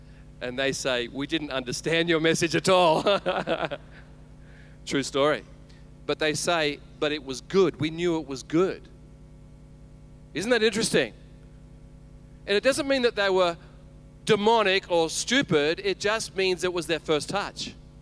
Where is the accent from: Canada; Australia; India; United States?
Australia; because I'm Australian